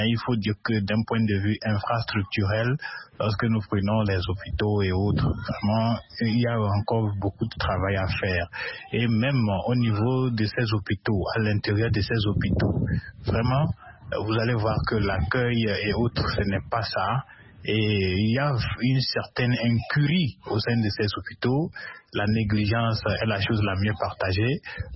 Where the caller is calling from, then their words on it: Sokodé, Centrale, Togo; depuis Sokodé au Togo.